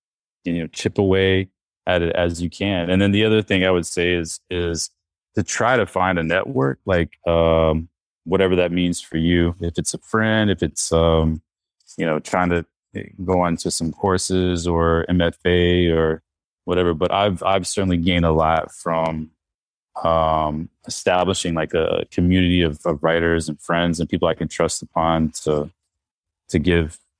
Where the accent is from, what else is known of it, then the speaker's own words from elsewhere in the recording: North Carolina, United States; I'm from North Carolina, so I published with a small press called Chapel Hill Press